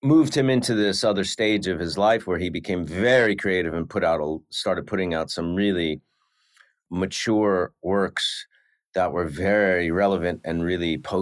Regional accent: New York, United States; As a fan, as an artist, as a New Yorker, and as a friend

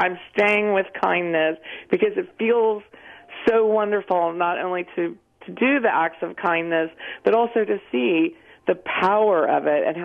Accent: West Virginia, United States; I'm originally from West Virginia, and my mom lived by the Golden Rule

